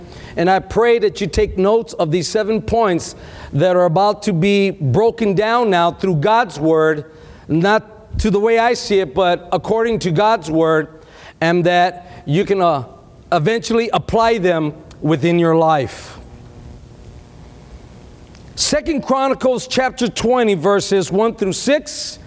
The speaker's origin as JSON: {"language": "English", "region": "Texas", "country": "United States", "said": "I'm from South Texas, all kicker dancing, amen?"}